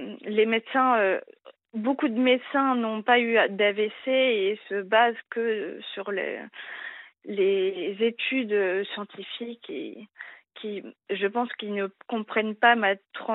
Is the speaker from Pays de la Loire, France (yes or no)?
yes; Le Mans, Pays de la Loire, France; Je suis du Mans